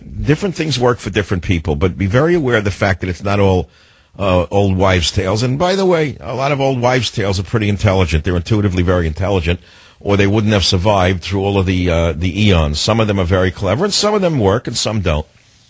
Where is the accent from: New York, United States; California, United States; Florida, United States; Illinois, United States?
Illinois, United States; Chicago; Chicago, my hometown.